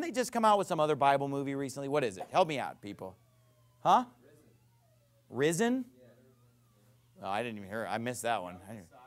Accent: California, United States; I grew up in Northern California, so we grew up with the story of the Donner Party

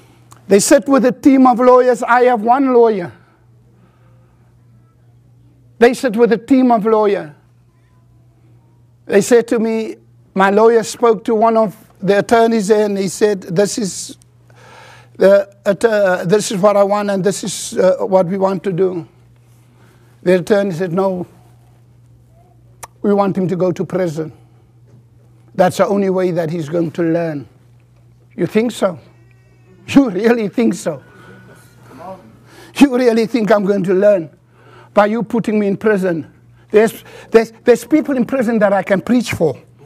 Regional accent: South Africa; But living in South Africa today, as a South African citizen, I can do so winning anytime.

